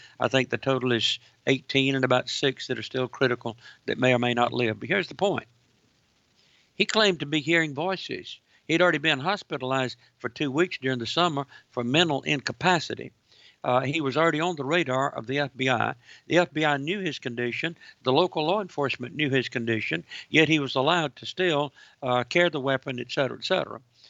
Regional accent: Georgia, United States; in the state of Georgia, your home state, my home state

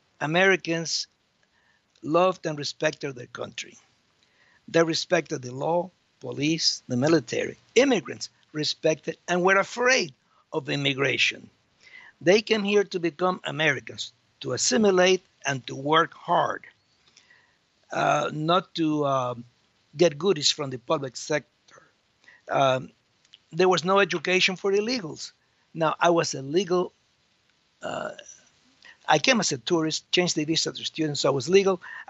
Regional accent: Havana, Cuba; now in Madison, United States; And in Cuba, I attended the Methodist Church in Havana, and that is how come I came from Havana to Madison, Florida.

